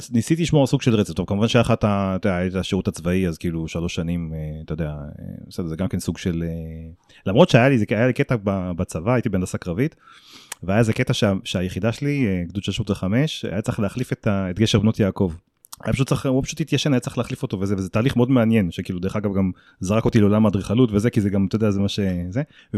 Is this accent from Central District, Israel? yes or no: no; Karmiel, Northern District, Israel; also born or lived in Safed; אוקיי, בגדול אני בן 47. נולדתי בצפת, גדלתי בקרמיאל